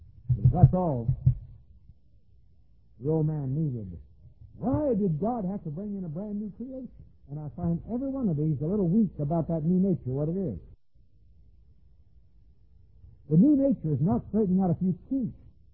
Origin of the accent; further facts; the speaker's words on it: Jacksonville, Florida, United States; born there; as when I was born in Jacksonville, Florida.